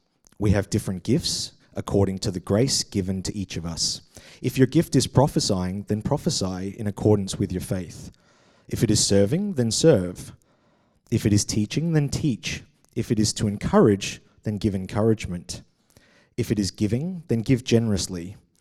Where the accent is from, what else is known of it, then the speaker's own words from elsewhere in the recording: Australia; accent: Australian English; I'm from Australia, so I'm going to be speaking in Australian English